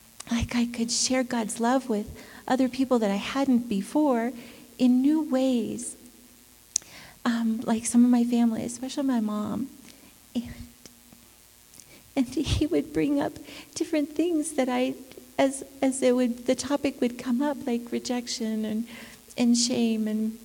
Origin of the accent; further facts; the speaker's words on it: Denver, Colorado, United States; I'm from Denver.